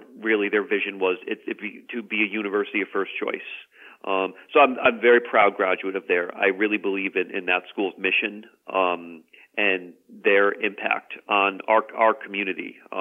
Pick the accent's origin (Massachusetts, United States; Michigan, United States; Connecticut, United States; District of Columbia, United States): Connecticut, United States; Marlborough; I grew up in Marlboro, so, you know, more closer, where in some regards, maybe Hartford area was more in my backyard than the Eastern side of the state.